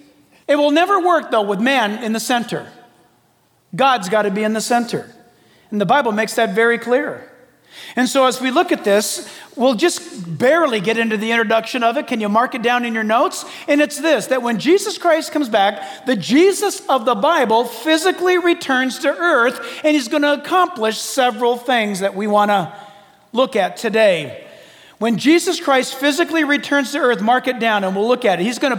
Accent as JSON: {"language": "English", "country": "United States", "said": "I'm not just saying this because I'm an American."}